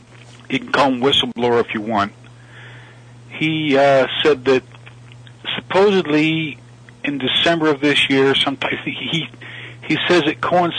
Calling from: Wyoming, United States; from Wyoming.

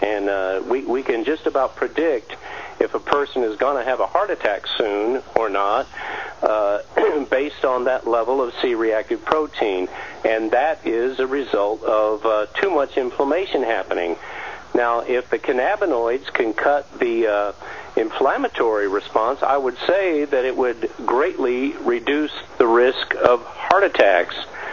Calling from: Georgia, United States; I'm from Georgia.

